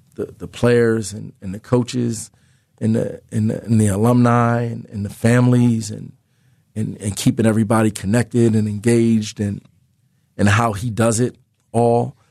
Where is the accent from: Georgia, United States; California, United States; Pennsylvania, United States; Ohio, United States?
Pennsylvania, United States; Philadelphia; in my hometown in the Big Five as a Philly guy, young kid growing up in the city.